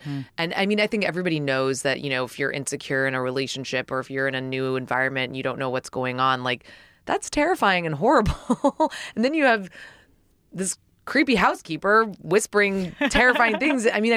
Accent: New York, United States; I grew up in New York, and this idea of looking into other people's windows apartment buildings

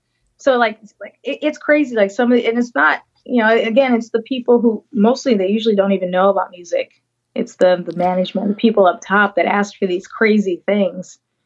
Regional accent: Midwest, United States; Well, but, see, I'm from the Midwest. We apologize a lot, so I'm sorry for apologizing.

